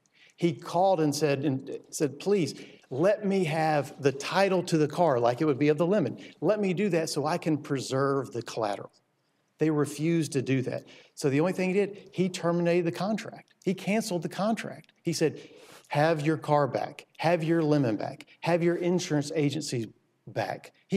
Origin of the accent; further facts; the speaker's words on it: Jacksonville, Florida, United States; Just an example, I'm from Jacksonville. We just got done with the Players Championship.